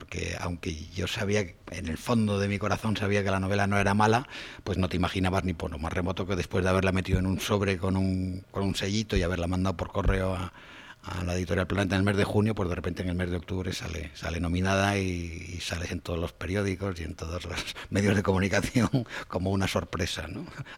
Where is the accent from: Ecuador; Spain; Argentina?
Spain; Cantabria; yo, pues como soy cántabro, escogí que primero se presentase en mi tierra, porque me sentía más arropado